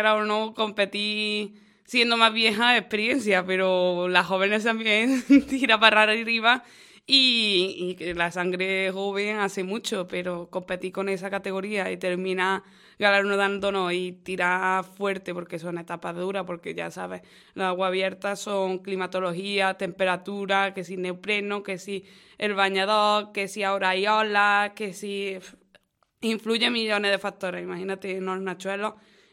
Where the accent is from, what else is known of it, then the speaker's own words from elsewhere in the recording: Lucena, Andalusia, Spain; Eso, por supuesto, representar a mi pueblo es un honor.